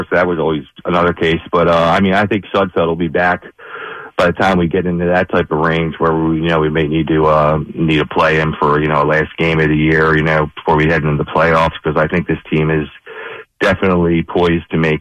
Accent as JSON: {"language": "English", "town": "Malvern", "region": "Pennsylvania", "country": "United States", "said": "So I'm actually a Malvern guy like you, Ja"}